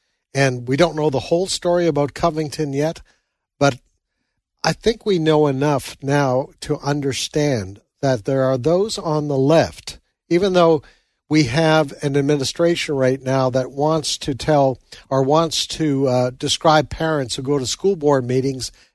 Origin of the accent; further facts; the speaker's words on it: Canada; Yeah, I'm a Canadian. I confess.